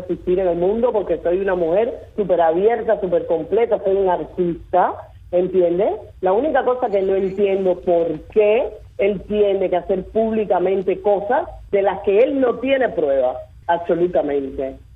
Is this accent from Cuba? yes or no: yes; Cuba; soy cubana.